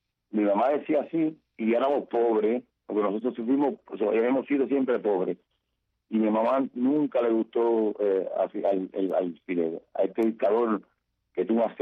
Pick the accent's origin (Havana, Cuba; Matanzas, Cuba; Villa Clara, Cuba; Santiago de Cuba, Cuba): Santiago de Cuba, Cuba; Palma Soriano; yo era un agente de adelante en Palma Soriano, en mi pueblo